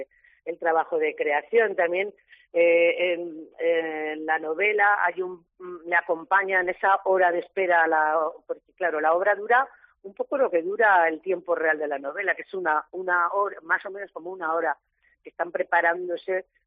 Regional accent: Aragon, Spain; pero bueno, somos aragoneses

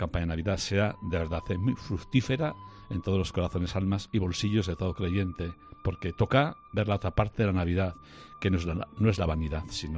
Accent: Cáseda, Navarre, Spain; mañana sábado a las 11:30 en Cáseda, mi pueblo natal, tiene lugar una gran fiesta.

